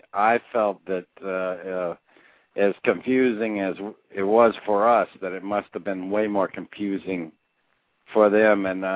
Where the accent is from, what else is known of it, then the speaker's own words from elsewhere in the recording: the South, United States; I didn't graduate high school. I'm a Southerner. I can't speak correctly